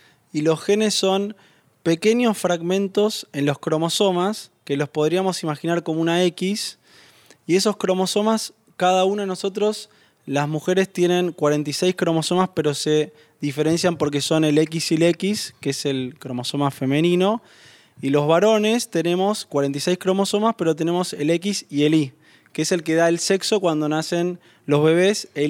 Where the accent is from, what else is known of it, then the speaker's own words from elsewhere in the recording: Buenos Aires, Argentina; born there; Nací en el barrio de Belgrano, en el año 1977, en una casa de esas de antes, con mis padres, después nació mi hermano y mi hermana, mis abuelos paternos vivían muy cerca, del otro lado de Cabildo y Congreso. Eran esos barrios de Buenos Aires